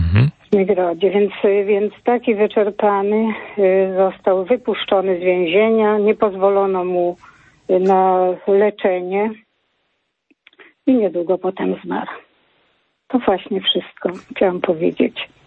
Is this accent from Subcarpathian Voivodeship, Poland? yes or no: yes; Nowy Żmigród, Subcarpathian Voivodeship, Poland; bo ja pochodzę z Nowego Żmigrodu